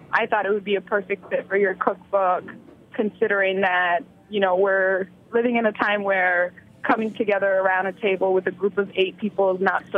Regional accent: Somalia; It's very reflective of all the flavors of my home country and my mom's pantry. Somalia is on the longest coast of all of Africa

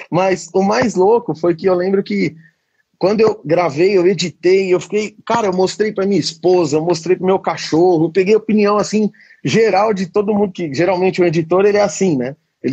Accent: Sorocaba, São Paulo, Brazil; eu sou de Sorocaba.

